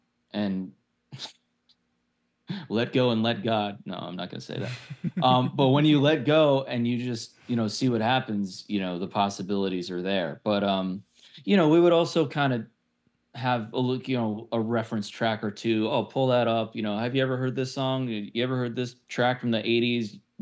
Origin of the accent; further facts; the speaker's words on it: Long Island, New York, United States; We're from Long Island, so that's what we do. Bagels and coffee and blah, blah, blah.